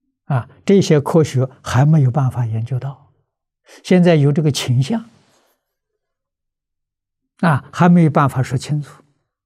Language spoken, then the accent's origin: Chinese; China; 我们中国人常讲五毒。